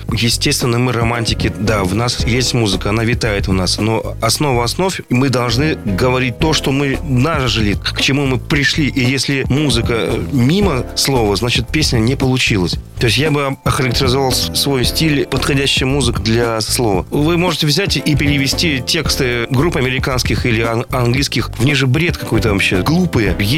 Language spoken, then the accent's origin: Russian; Saint Petersburg, Russia; Мы из Петербурга, мы озабочены концептуальностью.